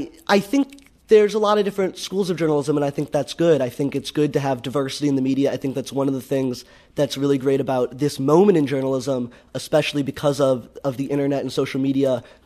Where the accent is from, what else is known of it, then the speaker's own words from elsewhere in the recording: St. Louis, Missouri, United States; growing up in St. Louis and being politically involved, I have to say it's been a really great place to kind of grow up in political engagement